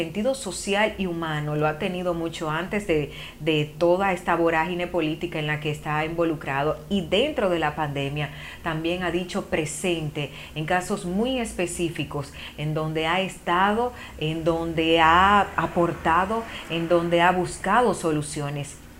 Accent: Dominican Republic; Y este es el momento que nosotros como dominicanos pues hagamos lo propio.

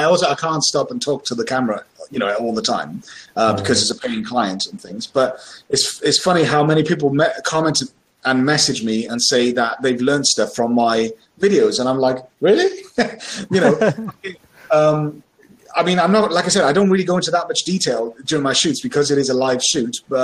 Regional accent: Berlin, Germany; also born or lived in Swansea, United Kingdom; now in United Kingdom; I was born in Swansea. And that's about it. As I lived in Germany for a while, I went to Berlin. I lived in Berlin and I went to school over there for 8 years when I was a kid. And I've been back in Britain since 1994.

